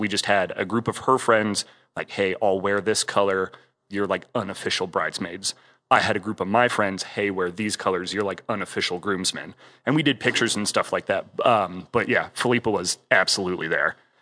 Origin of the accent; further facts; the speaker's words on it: California, United States; took French all through middle school and about 3 years of high school, which, you know, makes perfect sense growing up in Southern California.